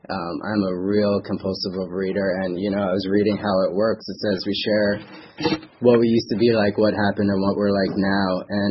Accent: Cold Spring Harbor, New York, United States; I grew up on Long Island in Cold Spring Harbor. And it's a town where everything looks perfect.

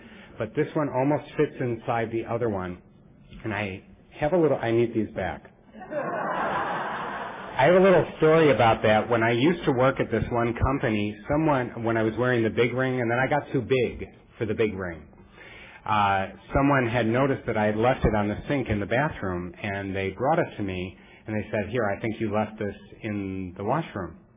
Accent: Melrose Park, Illinois, United States; I'm from Melrose Park, Illinois.

